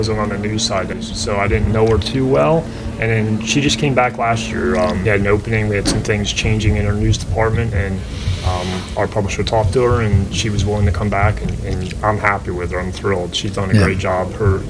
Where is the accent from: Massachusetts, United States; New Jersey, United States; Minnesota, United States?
New Jersey, United States; You, I grew up in New Jersey. That was still 3 hours from here.